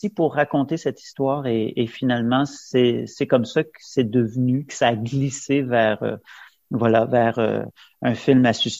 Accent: Quebec, Canada; now in France; je suis Canadien d'origine, je suis Québécois, mais j'habite la France depuis 22 ans et j'ai habité Paris.

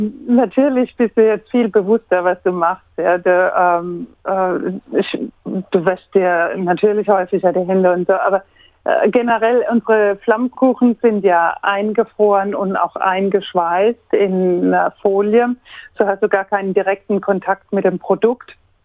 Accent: Hauenstein, Rhineland-Palatinate, Germany; da hat uns in meiner Heimat in Hauenstein

